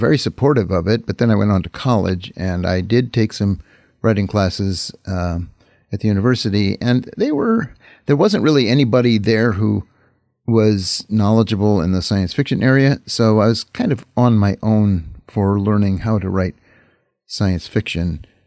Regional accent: Huron, Ohio, United States; As for where I grew up in Ohio in a town called Huron on the shores of Lake Erie.

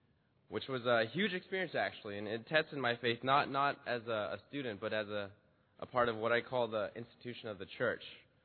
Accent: California, United States; So I was a freshman from Southern California.

